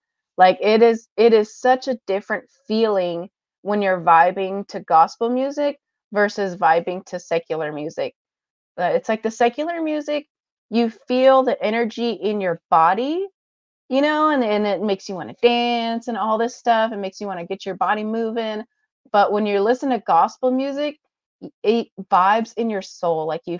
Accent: Houston, Texas, United States; I grew up in Houston. So I grew up listening to rap and stuff like that.

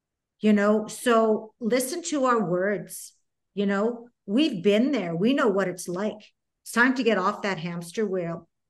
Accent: Saskatchewan, Canada; anybody in my hometown in the province of Saskatchewan, they do not know who I am at all now.

